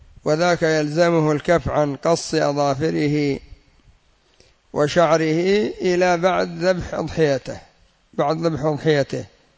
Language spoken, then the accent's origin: Arabic; Yemen; الجنبية عندنا في اليمن ليست بسلاح في الغالب